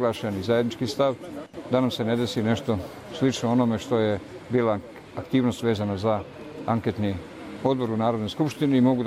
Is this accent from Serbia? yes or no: no; Bosnia & Herzegovina; Mi nismo ni bosanski, ni hercegovački, mi smo Srbi koji žive na prostorima u Bosni i Hercegovini, ali mi smo Srbi koji ovdje imaju jasan svoj identitet kao narod, istorijsko trajanje kao autohtoni narod